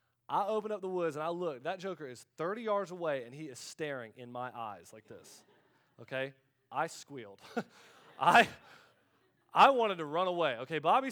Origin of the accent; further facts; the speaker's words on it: Florida, United States; I'm from Florida, you know, snakes, alligators running around the woods my whole life growing up.